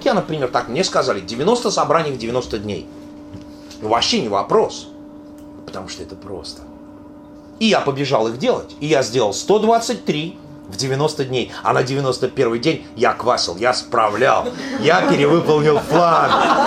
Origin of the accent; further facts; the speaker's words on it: Russia; born there; вообще я в оригинале родился в России